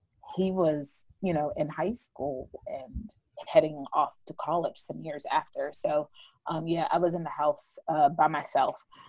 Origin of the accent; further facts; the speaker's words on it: Pittsburgh, Pennsylvania, United States; Sure. So, I'm originally from Pittsburgh. I am the youngest of four, so three boys, and then myself.